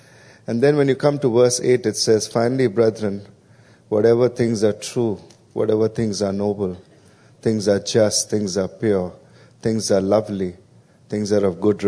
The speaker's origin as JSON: {"language": "English", "country": "India", "said": "So I'm from India."}